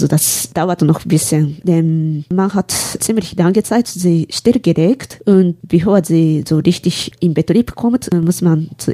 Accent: Japan; German is a second language; now in Freiburg, Germany; Ich komme aus Japan und ungefähr so 2 Jahre lang wohne ich in Freiburg.

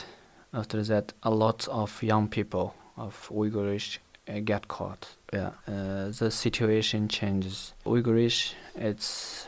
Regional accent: China; English is a second language; now in Freiburg, Germany; I am come from China. I am Uyghur ethnic, that's a minority in China. I come to Germany for about 2.5 months, and I've been living in Freiburg for 1.5 months.

